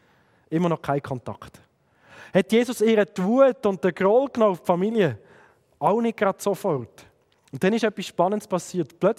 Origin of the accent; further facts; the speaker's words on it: Fribourg, Switzerland; accent: Sensler dialect; Meine Eltern sind Thurgauer. Ich bin aufgewachsen im Kanton Freiburg, im Sensebezirk, bei den Seesler. Ich war sehr bernorientiert und hätte mir gewünscht, so ein schön reines Berndeutsch zu haben. Jetzt bin ich in Aarau